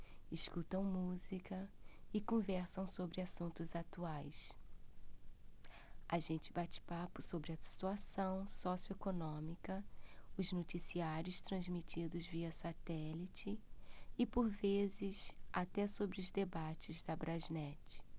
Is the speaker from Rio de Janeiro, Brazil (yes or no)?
yes; Rio de Janeiro, Brazil; moved away as an adult; now in United States; Sou carioca, vim pra cá só pra fazer pós-graduação. Completei os meus estudos, mas casei e fiquei. Vou ao Brasil anualmente para matar a saudade.